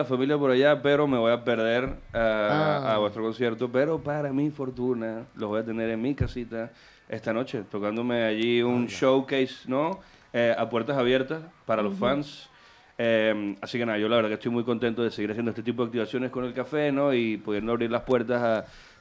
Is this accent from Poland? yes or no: yes; Poland; Yo soy polaco.